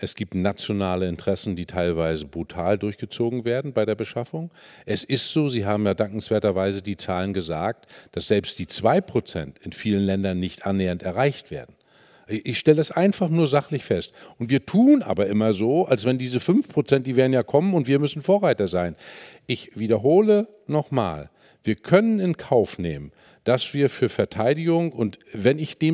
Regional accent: Mecklenburg-Vorpommern, Germany; Wissen Sie, ich komme aus einem Land, aus Mecklenburg-Vorpommern.

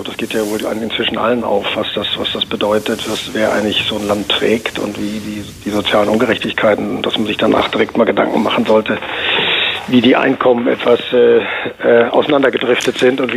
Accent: North Rhine-Westphalia, Germany; und ich. Also wir kommen ja auch aus dem Ruhrgebiet.

